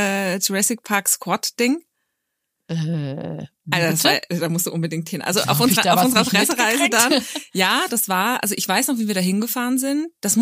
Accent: Carinthia, Austria; now in Hamburg, Germany; ich komme ja aus Österreich, also vom Wörthersee

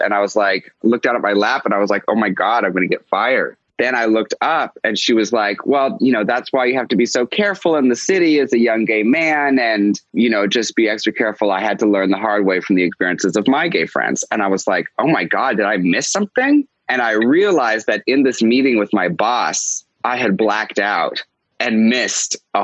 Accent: Seattle, Washington, United States; I grew up in Seattle and I was not a wild kid.

